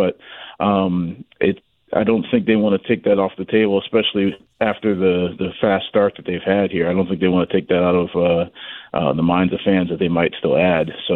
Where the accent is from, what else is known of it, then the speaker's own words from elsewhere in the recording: Northeast, United States; it might be because I grew up in the Northeast